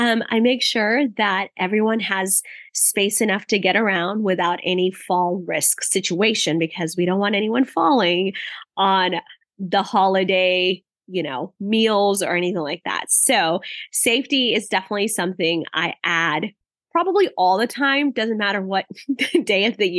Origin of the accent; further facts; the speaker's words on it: Dallas, Texas, United States; I grew up in Dallas, Texas, and even as a kid, I remember one of my uncles would always take all the kids